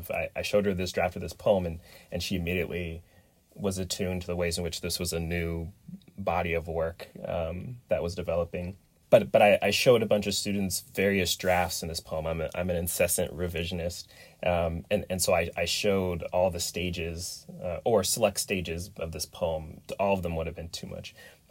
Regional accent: Pacific Northwest, United States; So, I grew up fishing in Pacific Northwest, salmon, steelhead, and some trout

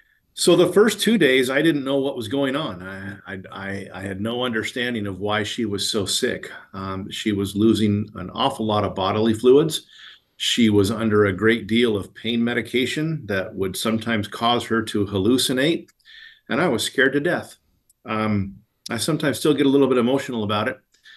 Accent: Steamboat Springs, Colorado, United States; Yeah, when I tell people that I grew up in Steamboat Springs, I also have to say that it was a very different community in the 1970s and 1980s than it is today.

